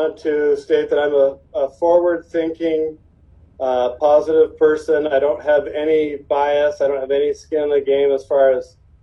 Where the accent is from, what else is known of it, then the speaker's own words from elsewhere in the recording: Wenatchee, Washington, United States; I was born and raised in Wenatchee. I attended Wenatchee High School.